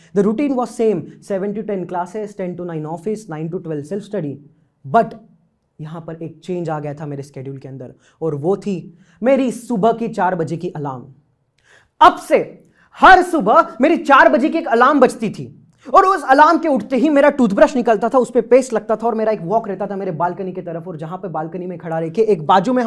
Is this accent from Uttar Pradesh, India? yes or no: no; Bhusawal, Maharashtra, India; और मेरा कस्बा है भुसावल, जो कि एक महाराष्ट्र के छोटे से गांव कंसिडर किए जाते हैं। सो मैं भुसावल से बिलोंग करता हूँ, और मेरा जन्म भी वही हुआ, मेरी परवरिश भी वही हुई